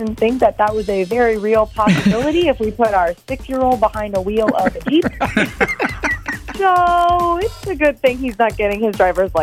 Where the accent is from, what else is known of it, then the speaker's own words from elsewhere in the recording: Madison, United States; I'm from Madison.